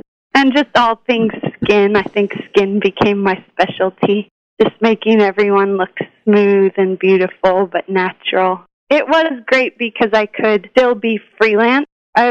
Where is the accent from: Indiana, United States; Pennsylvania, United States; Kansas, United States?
Pennsylvania, United States; Pittsburgh; moved away as an adult; also born or lived in Colorado / Santa Barbara / New York City; now in San Francisco, United States; No, I'm from Pittsburgh, Pennsylvania. Go Steelers. I moved to Colorado right after high school, and then Santa Barbara, and then New York City, and now San Francisco.